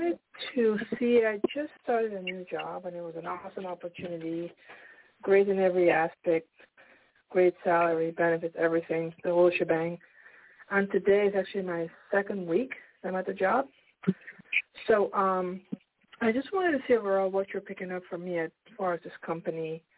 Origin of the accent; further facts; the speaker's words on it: Pennsylvania, United States; I'm from Pennsylvania.